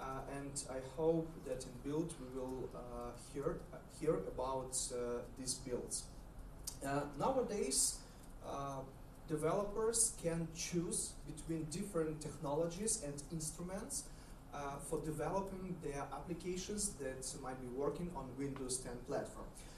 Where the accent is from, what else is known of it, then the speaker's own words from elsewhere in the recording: Kyiv, Ukraine; I came from Kyiv